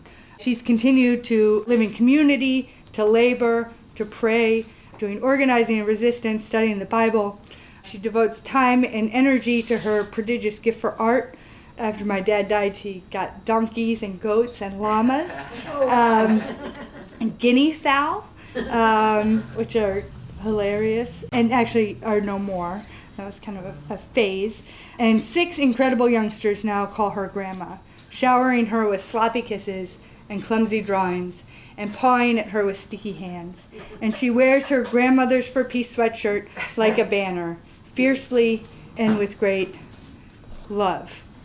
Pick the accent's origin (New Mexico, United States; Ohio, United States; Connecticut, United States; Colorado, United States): Connecticut, United States; New London; And then in my hometown of New London, Connecticut, Groton, Connecticut, also has a submarine base.